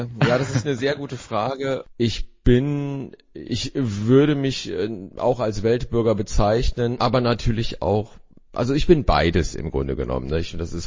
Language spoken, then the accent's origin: German; South Korea; now in Germany; Und ich erzähle natürlich viel von Culture-Clash-Geschichten, die ich so als Koreaner in Deutschland erlebt habe.